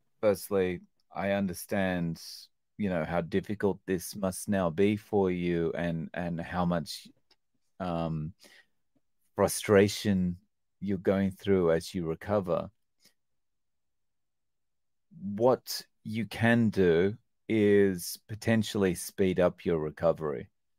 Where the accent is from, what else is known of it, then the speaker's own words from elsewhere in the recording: Australia; also born or lived in Scotland; now in Japan; I currently live in Japan. I've lived here for the last 17 years. I'm an Australian, but I was born in Scotland, hence the complexion.